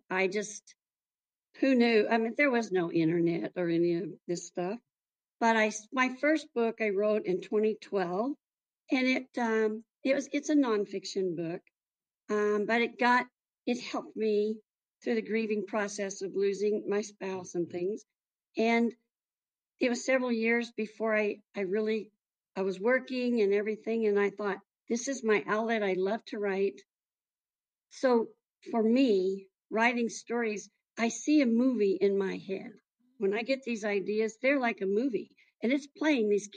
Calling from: Minnesota, United States; You know, I'm in a little town in the southwest part of Minnesota. And this is my home here tonight.

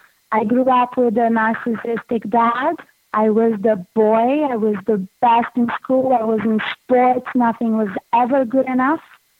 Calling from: Brazil; English is a second language; I'm coming from Brazil, and I cannot believe I got through.

